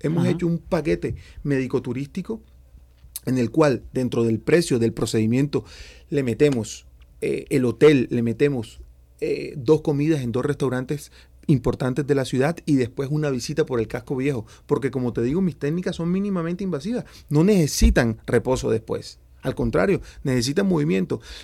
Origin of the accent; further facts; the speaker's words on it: Barranquilla, Atlántico, Colombia; now in Ourense, Spain; Yo, aunque soy barranquillero, colombiano de pura cepa, me considero orensano porque tengo mi mujer que es orensana, tengo dos niños preciosos que son gallegos, me considero orensano